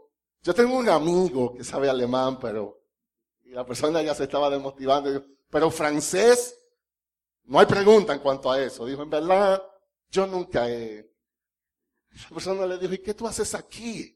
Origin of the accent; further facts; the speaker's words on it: Dominican Republic; now in Mexico; yo soy dominicano y hablo español, pero créanme que no es el mismo español de los mexicanos.